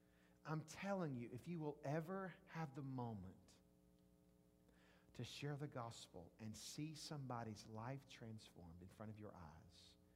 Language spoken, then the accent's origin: English; Jackson, Mississippi, United States; moved away; I moved to Louisiana. I grew up in Jackson, Mississippi, an Ole Miss fan.